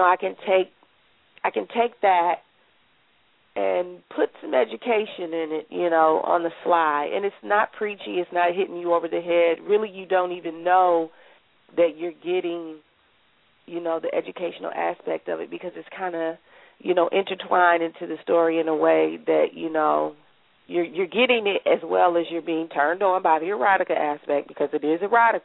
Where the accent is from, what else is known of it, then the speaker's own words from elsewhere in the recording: Flint, Michigan, United States; now in Burton, United States; but I'm from Flint. I'm still living in the Flint area. I live in Burton.